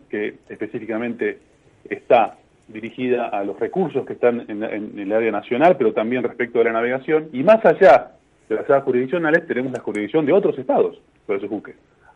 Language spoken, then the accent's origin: Spanish; Argentina